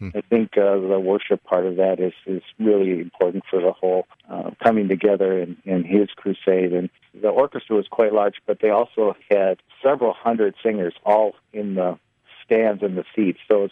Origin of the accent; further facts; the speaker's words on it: Minnetonka, Minnesota, United States; I grew up in Minnetonka, and there's a band director named Dan Geldick